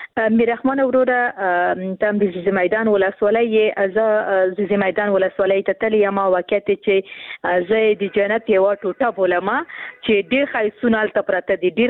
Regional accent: Khost, Afghanistan; زه هم د خوست یم

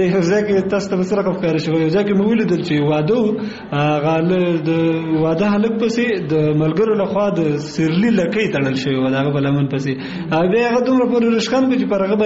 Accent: Kunar, Afghanistan; زه اصلن د کونړ ولایت اوسیدونکی یم

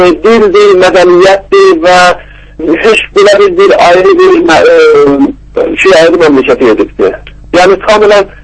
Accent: Tehran, Tehran Province, Iran; moved away as an adult; also born or lived in Zanjan; now in Baku, Azerbaijan; Mən bir də İranda, Zəlyanda anadan gəlibmişəm, amma Tehranda böyümüşəm. Avropa və Amerikada da təhsil eləmişəm. İndi də 4-5 ay məqabaq gəlib Bakıda.

